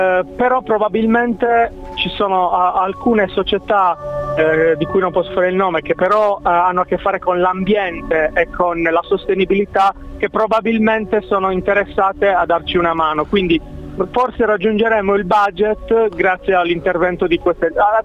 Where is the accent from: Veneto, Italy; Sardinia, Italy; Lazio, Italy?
Sardinia, Italy; Mi piacerebbe molto comunque da sardo tornare in Sardegna a girare qualcosa.